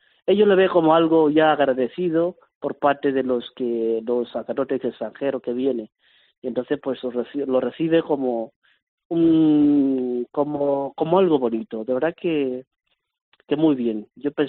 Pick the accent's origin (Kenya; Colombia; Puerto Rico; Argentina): Kenya; Spanish is a second language; now in Spain; A un keniano, soy de Kenia, ¿no? Un keniano que tenía que venir de Kenia hasta Santiago de Alcántara, hasta El Sevillo, hasta Carvajo, hasta Herrera de Alcántara